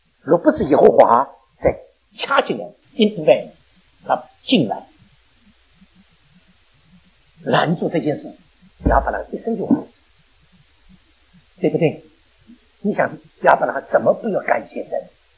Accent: Shanghai, China; 我们上海人叫把这个瘟神送走了，瘟神啊，我不晓得上海话你听得懂吧？

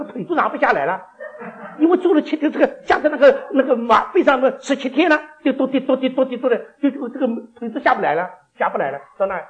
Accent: Shanghai, China; 我说我们从上海来的。

